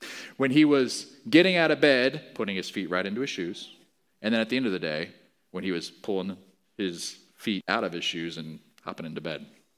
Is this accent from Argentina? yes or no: no; Mozambique; I grew up in Mozambique in Africa. My folks were missionaries there.